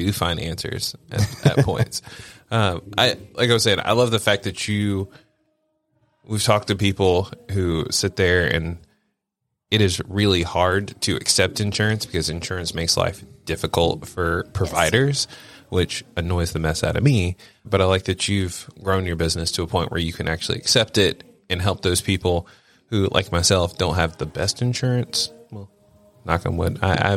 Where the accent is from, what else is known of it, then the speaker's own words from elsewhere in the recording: Wilmington, United States; I grew up here in Wilmington, so like we would go to Walmart, and that was the treat they would give kids.